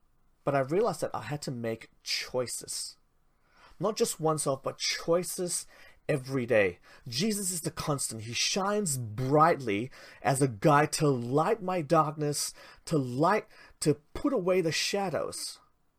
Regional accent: Malaysia; Now, I mentioned I'm Malaysian Chinese, and so was my friend.

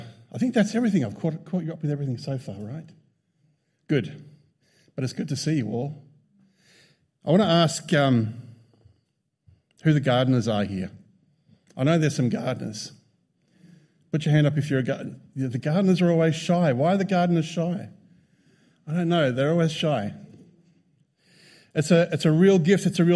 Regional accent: Broken Hill, New South Wales, Australia; Up in the sort of top left is Silverton. And I kind of grew up a little past Silverton. And it's one of the most arid areas of Australia.

